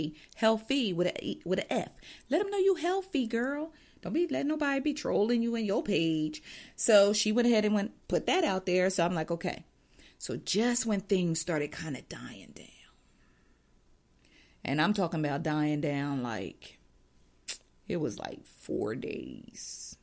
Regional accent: New Jersey, United States; Don't make fun of the way I talk. I'm from Jersey.

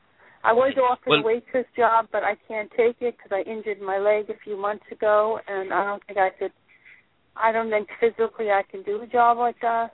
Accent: Florida, United States; Yes, I'm from Florida.

